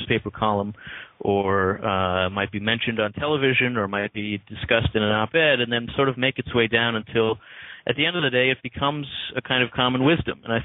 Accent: New Jersey, United States; also born or lived in Israel; I grew up in New Jersey, but I was born in Israel.

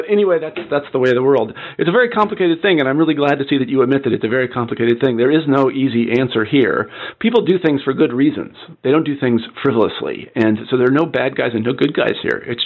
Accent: Midwest, United States; I mean, I know that I was brought up in the Midwest and I was a jock and all these other things.

